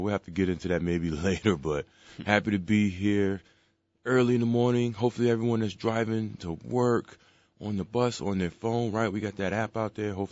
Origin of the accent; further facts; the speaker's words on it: Hartford, Connecticut, United States; also born or lived in Bloomfield; So I'm from Connecticut. Originally Connecticut, a small town. Well, it's not really a small town, but a town called Hartford. Was born and raised, jumped out of Hartford and went over to Bloomfield, about 5 minutes up the road